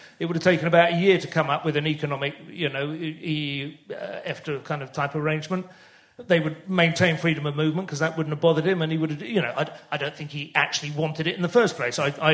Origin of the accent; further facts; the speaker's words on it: St Albans, East of England, United Kingdom; I grew up in St Albans.